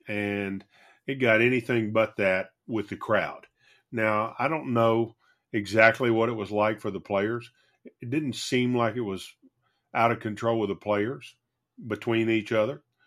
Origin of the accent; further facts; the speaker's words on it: United States; as an American, I was a little embarrassed about the way everybody acted